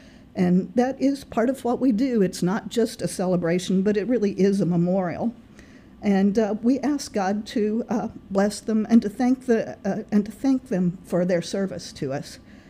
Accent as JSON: {"language": "English", "region": "Texas", "country": "United States", "said": "I'm from Texas, and that's not exactly Yankee territory"}